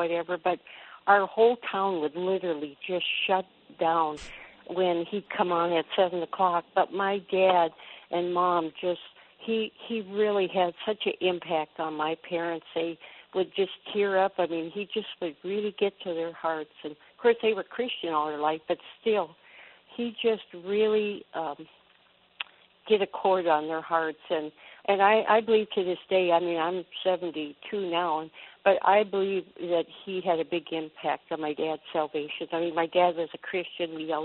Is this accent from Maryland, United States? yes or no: no; Minnesota, United States; now in Cottage Grove, United States; I was brought up on the Iron Range, and I remember that a small town